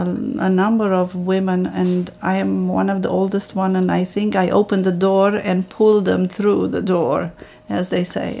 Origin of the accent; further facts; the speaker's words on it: Romania; English is a second language; I always say, I am from Romania, but I am of Armenian descent.